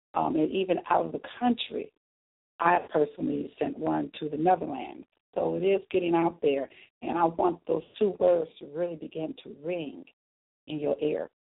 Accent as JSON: {"language": "English", "town": "Buffalo", "region": "New York", "country": "United States", "tie": "born there", "said": "I was born on August 11, 1965, in Buffalo, New York."}